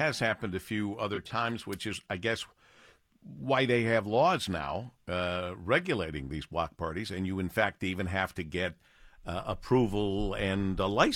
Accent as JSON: {"language": "English", "town": "Monroe", "region": "Michigan", "country": "United States", "tie": "born or raised there", "said": "we used to have little block parties that kind of spur of the moment when I was growing up in Monroe, Michigan"}